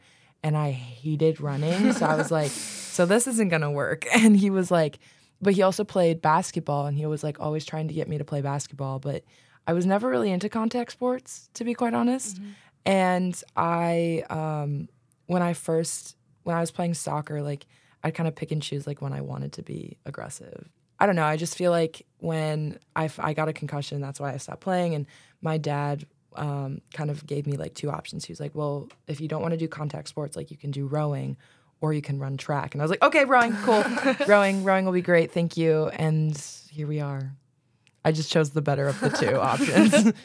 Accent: Rochester, New York, United States; I'm not. I'm from Rochester, New York.

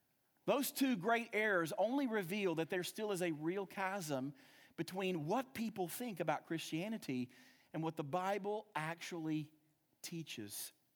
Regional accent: the South, United States; We're from the South. We all know what the resurrection is.

